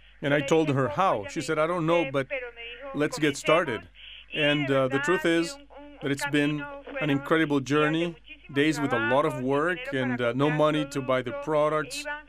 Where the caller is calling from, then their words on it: Bogotá, Colombia; I am calling you from Bogotá, Colombia.